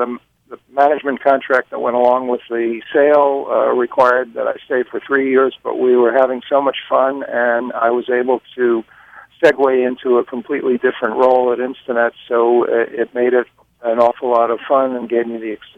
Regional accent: Brooklyn, New York, United States; Darrell, I grew up in Brooklyn, New York, went to public high schools, and then was fortunate enough to be accepted at Brown University in Providence, Rhode Island.

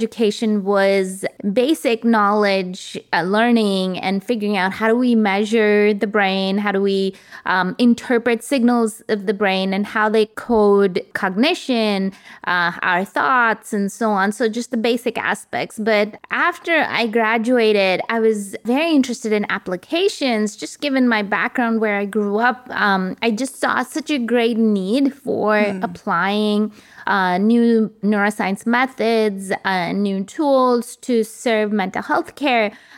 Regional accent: India; I grew up in India, and actually, I grew up on a campus of a hospital

